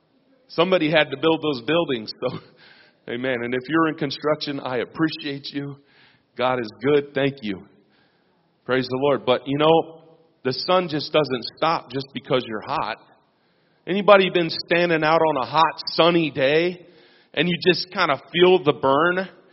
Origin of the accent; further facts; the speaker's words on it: Las Vegas, Nevada, United States; We grew up in Nevada, Las Vegas.